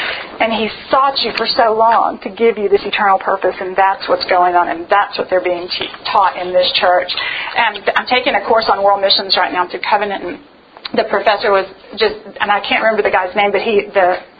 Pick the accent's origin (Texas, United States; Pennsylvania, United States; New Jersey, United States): Texas, United States; Because I'm a Texan, born and raised, never left here, a Texan. And I'm so proud of it.